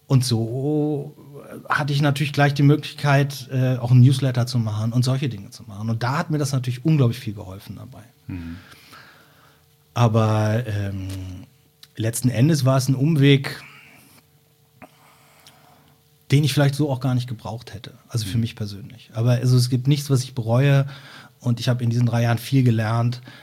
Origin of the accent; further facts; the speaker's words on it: Cologne, North Rhine-Westphalia, Germany; die ich als Kölner natürlich so nicht mitbekommen habe in ihren Anfängen